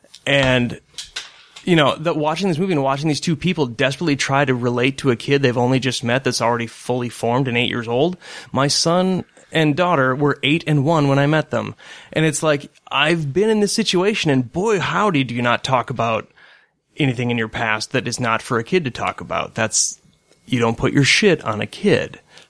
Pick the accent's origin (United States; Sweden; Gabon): Sweden; I am flawed. I come from Sweden.